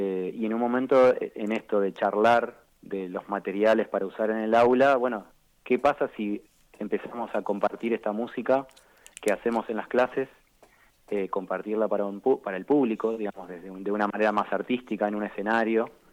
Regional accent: Santa Fe, Argentina; Matías Yurgin, somos los dos santafesinos, nos conocemos desde la adolescencia.

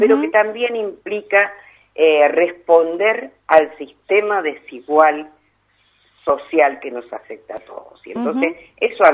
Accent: Argentina; en nuestra historia como pueblo argentino. Yo ya estoy muy grande

